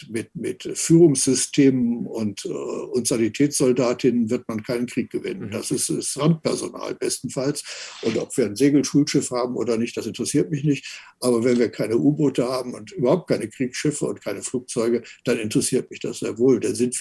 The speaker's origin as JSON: {"language": "German", "country": "Germany", "said": "Und auch das sage ich als Deutscher"}